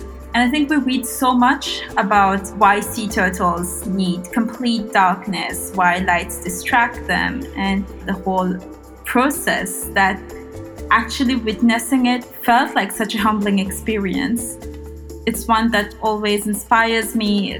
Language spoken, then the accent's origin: English; Mauritius; moved away as an adult; It was great. I lived like 15 minutes away from the sea. So all our weekend outings was to the beach mostly. And I think it took like, it's only when I left the country, you know, to go overseas for my studies